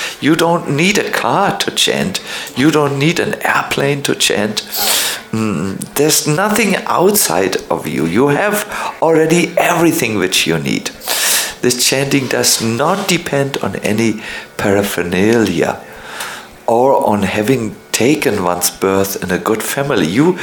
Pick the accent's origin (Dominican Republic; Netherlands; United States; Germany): Germany; North Germany; I'm from North Germany. We are not humble people.